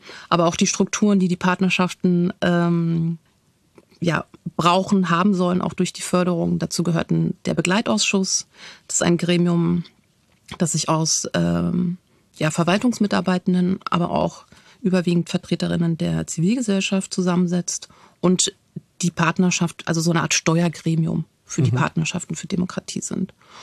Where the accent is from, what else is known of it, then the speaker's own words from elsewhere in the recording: Berlin, Germany; für mich als Berlinerin